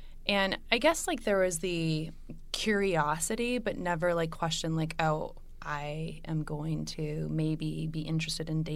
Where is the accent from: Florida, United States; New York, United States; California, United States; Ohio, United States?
California, United States; I grew up also in California, but in a really, really religious family, Hispanic family.